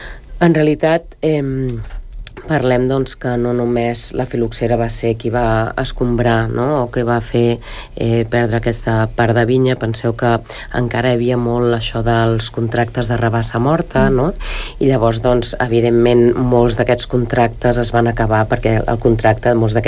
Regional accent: Catalonia, Spain

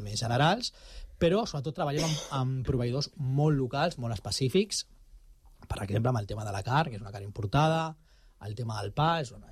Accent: Catalonia, Spain; hi havia un repte de que som catalans

